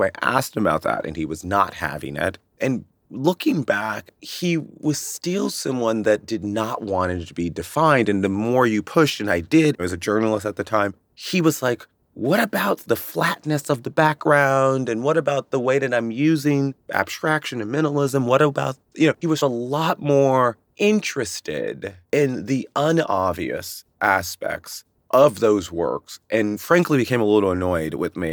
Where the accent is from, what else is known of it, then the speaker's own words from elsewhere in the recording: Chicago, Illinois, United States; The connection for me really was growing up in Chicago